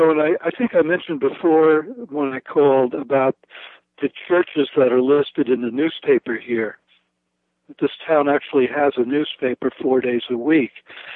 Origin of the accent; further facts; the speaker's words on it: New York City, New York, United States; also born or lived in San Francisco Bay Area; now in Eastern Tennessee, United States; You know, I grew up in New York City, in Brooklyn, and the religious layout in New York is nothing like what I'm hitting here in Eastern Tennessee. I spent 40 years in the San Francisco Bay Area as well.